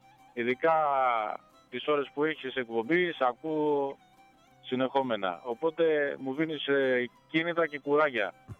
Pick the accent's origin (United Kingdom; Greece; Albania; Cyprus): Greece; Volos, Thessaly; now in Piraeus, Greece; η καταγωγή μου είναι από το Βόλο. Η κυρία μου πατρίδα είναι από το Βόλο. Τα τελευταία χρόνια μένω στον Πειραιά, όπως το ξέρεις. Είμαι παντρεμένος στον Πειραιά. Και έχω κάποιες ρίζες μακρινές από τη γιαγιά, η οποία είναι νησιώτισσα